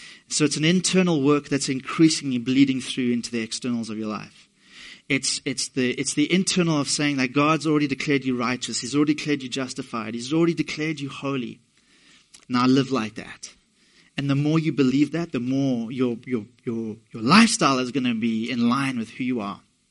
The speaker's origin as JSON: {"language": "English", "region": "England", "country": "United Kingdom", "tie": "born there", "said": "I was born in England, and England is a great country. I have no desire to live there."}